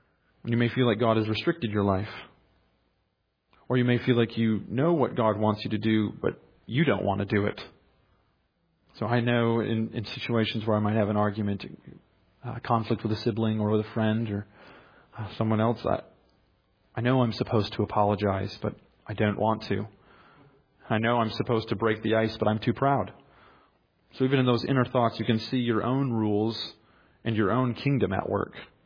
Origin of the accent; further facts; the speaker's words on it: Michigan, United States; I'm from Michigan, and we don't have anthills as big as you have them down here.